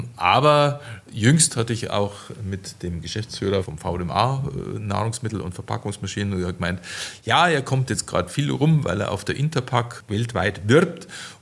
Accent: Bavaria, Germany; ich bin Bayer

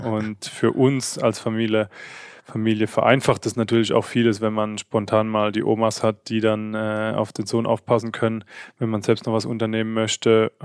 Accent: Mannheim, Baden-Württemberg, Germany; also born or lived in Heidelberg; Hier bin ich groß geworden in Mannheim, in Heidelberg. Hier habe ich mein ganzes Leben verbracht und hatte jetzt einen Ausflug nach Frankreich, nach Paris

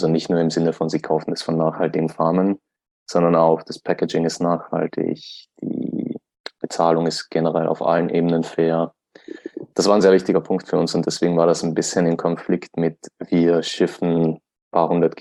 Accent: Austria; also ich komme aus Österreich

